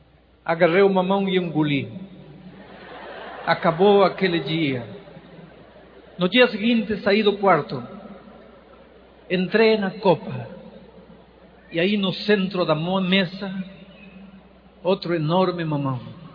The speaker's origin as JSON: {"language": "Portuguese", "country": "Peru", "tie": "born or raised there", "second_language": "Portuguese", "said": "Eu nasci e cresci na serra, sem comer muita fruta."}